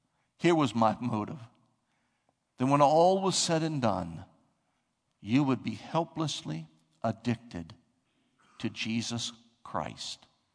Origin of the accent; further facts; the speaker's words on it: Ohio, United States; I'm 61 years old and I'm from Ohio.